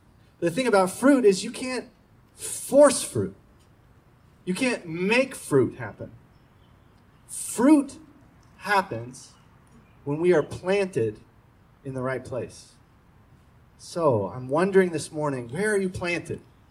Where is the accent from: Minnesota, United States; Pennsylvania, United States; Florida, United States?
Florida, United States; whenever I was growing up in Florida, and we had two-a-day football practices in Florida August heat